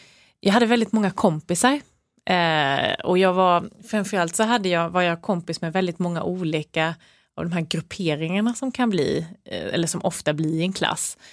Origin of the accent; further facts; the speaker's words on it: Värnamo, Jönköping County, Sweden; Jag var bara 14 år när jag började spela med damlaget hemma i IFK Värnamo.